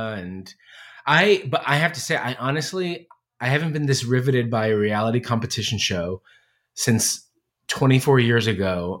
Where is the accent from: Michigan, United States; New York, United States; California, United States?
New York, United States; because I'm from New York originally.